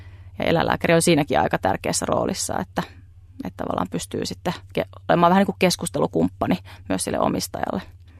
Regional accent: Central Finland, Finland; Keski-Suomessa, mistä olen kotoisin, niin siellä tein päivystyksiä

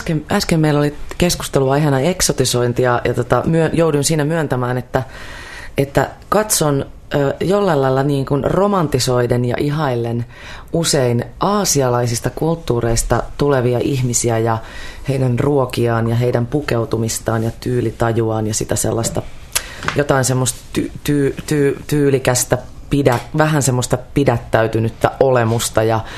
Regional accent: Helsinki, Uusimaa, Finland; Mä oon ihan täältä pääkaupungista

